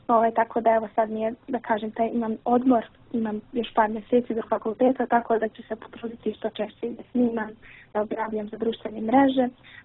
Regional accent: Zvornik, Republika Srpska, Bosnia & Herzegovina; Inače, moj rodni kraj je Zvornik, on je tu odmah na granici sa Srbijom, tako da sam jako blizu.

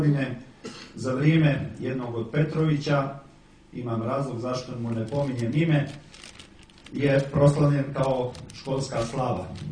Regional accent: Montenegro; ja ću vam kao Srbin iz Crne Gore

